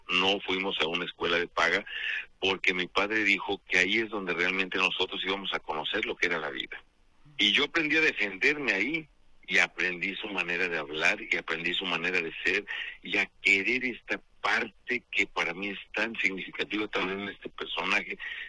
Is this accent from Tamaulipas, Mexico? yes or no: no; Guadalajara, Jalisco, Mexico; now in Mexico City, Mexico; Yo nací en Guadalajara, como tú ya lo sabes, ahí en el barrio de San Carlos, y muy niño me trajeron a la Ciudad de México, a una colonia que se llama La Nueva Santa María.